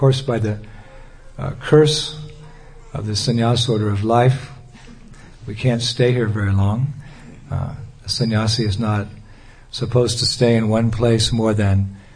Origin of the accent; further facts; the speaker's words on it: California, United States; born there; now in Detroit, United States; Of course, I was born in California, but I migrated out here to the Midwest, I guess, Detroit's Midwest.